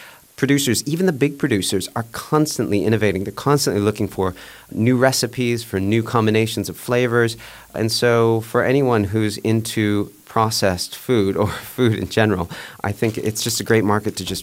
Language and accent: English; United States; now in Japan; And, you know, I come from the United States where everything is way too sweet.